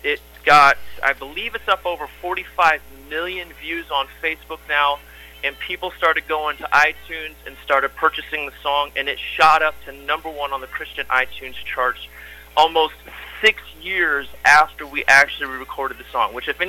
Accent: Lincoln, Illinois, United States; now in Chickamauga, United States; I'm originally from Lincoln, Illinois. I was born and raised there, and about 12 years ago, we moved down to Chickamauga, Georgia, which is now just a little bit south of Chattanooga, Tennessee.

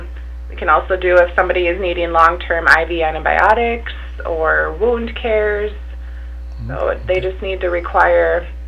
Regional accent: Appleton, Minnesota, United States; I was born and raised in Appleton here. I graduated from Lac qui Parle in 2002

